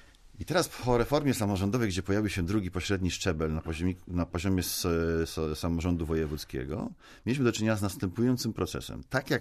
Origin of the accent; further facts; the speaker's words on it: Wrocław, Lower Silesian Voivodeship, Poland; Ja jestem z Wrocławia, żyjemy nad Odrą.